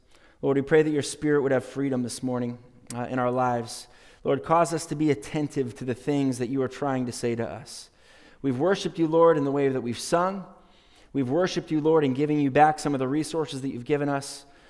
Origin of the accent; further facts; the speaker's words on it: New Hampshire, United States; moved away as an adult; now in Mexico; I grew up here in New Hampshire, but this is no longer my home. We have been in Mexico since 1999